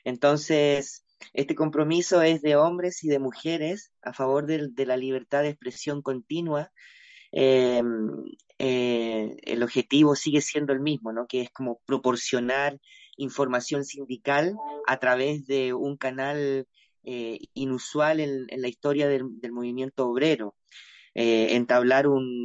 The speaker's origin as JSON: {"language": "Spanish", "region": "southern Chile", "country": "Chile", "lives_now": "Toulouse, France", "said": "Soy del sur de Chile y en la actualidad vivo en la hermosa ciudad de Toulouse"}